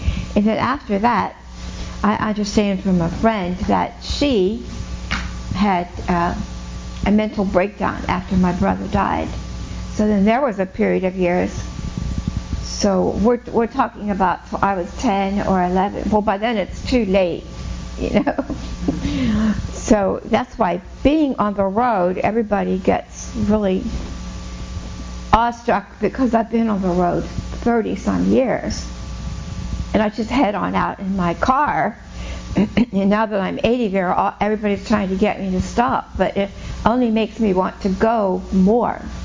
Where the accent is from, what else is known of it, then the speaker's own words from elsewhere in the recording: Pittsburgh, Pennsylvania, United States; born there; I just turned 80 in October. So I've been around for a while, and I was born in Pittsburgh.